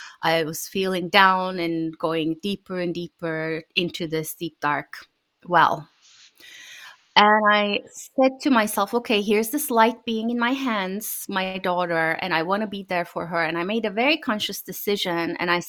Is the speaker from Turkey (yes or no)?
yes; Turkey; moved away as an adult; now in United States; I grew up in Turkey, as you said, and initially I studied engineering, and then I moved to the US to do my MBA.